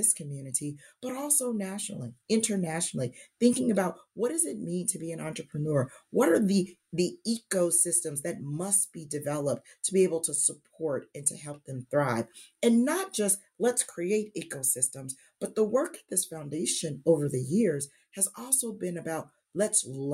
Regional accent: Kansas City, Missouri, United States; And I am actually from Kansas City, born and raised.

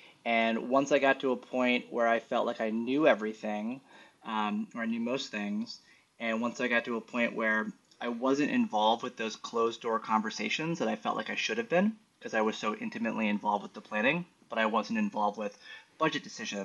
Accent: New York City, New York, United States; as a New Yorker born and raised, I always wondered why New York City didn't have a festival of its own.

